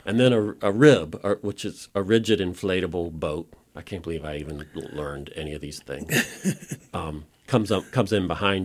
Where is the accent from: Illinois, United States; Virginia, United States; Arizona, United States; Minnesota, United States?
Virginia, United States; Suffolk; I grew up in Suffolk, Virginia.